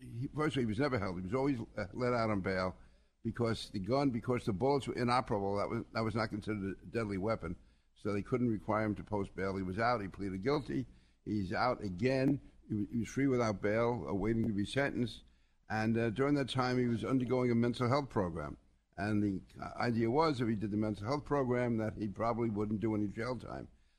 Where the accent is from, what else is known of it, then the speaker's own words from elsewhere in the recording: New York City, New York, United States; now in Nassau County, United States; I grew up in Queens, went to school in Brooklyn, worked in Manhattan. So I'm a lifelong New Yorker. I moved out to Nassau County 50 years ago, but I grew up in New York City.